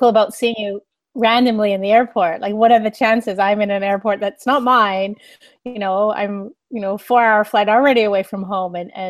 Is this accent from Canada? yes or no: yes; Canada; And I'm Canadian to the bone.